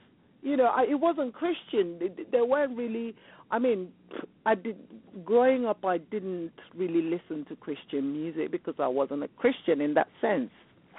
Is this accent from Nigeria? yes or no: yes; Nigeria; growing up, even in Africa, because I grew up in Nigeria.